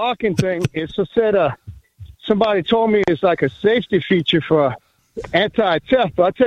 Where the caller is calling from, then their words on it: Jeanerette, Louisiana, United States; I'm calling from Jenneret, Louisiana.